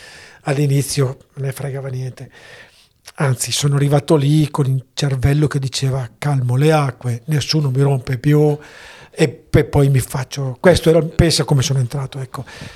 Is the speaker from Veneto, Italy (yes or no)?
no; Bergamo, Lombardy, Italy; Sono bergamasco.